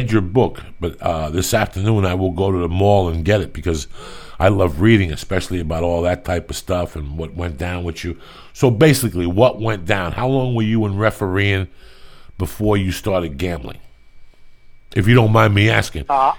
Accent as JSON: {"language": "English", "region": "New Jersey", "country": "United States", "tie": "born or raised there", "said": "He's a dear friend of mine. We grew up together in Jersey"}